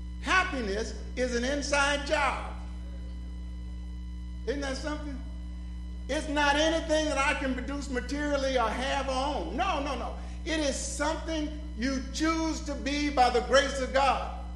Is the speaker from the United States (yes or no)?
yes; Richmond, Virginia, United States; Now, if you'd have seen me growing up in Richmond, poor and hungry, fearful